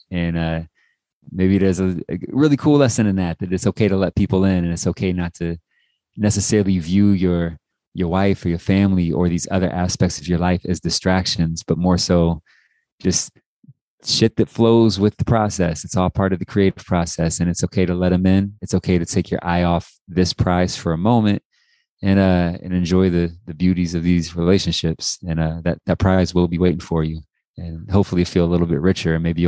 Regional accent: Dayton, Ohio, United States; also born or lived in Columbus / Cincinnati; And then I grew up in Dayton, Trotwood, Ohio. So in some form or fashion, Ohio has just like informed all of me

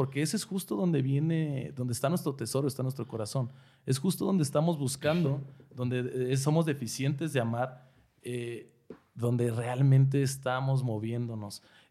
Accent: Mexico; no nada más como mexicanos, sino como personas nos encanta pelear.

